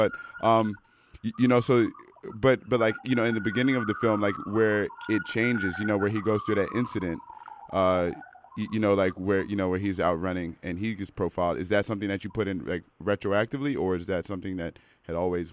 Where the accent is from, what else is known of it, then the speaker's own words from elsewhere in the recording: Washington, District of Columbia, United States; cause I'm American. So like my perspective is I'm from Washington, D.C.